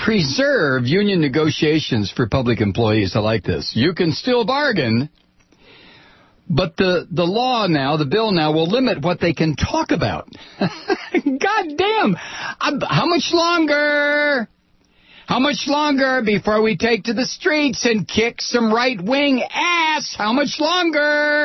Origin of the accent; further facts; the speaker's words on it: Ohio, United States; I grew up in Ohio. Ohio was more pro-union than any state I have ever lived in.